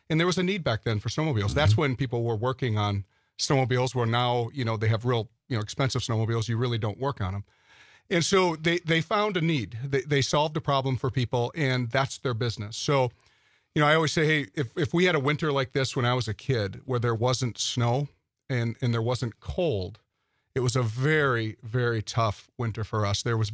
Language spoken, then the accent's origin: English; Ashwaubenon, Wisconsin, United States; I grew up right here in Brown County. I grew up in Ashwaubenon. I went to public schools through eighth grade.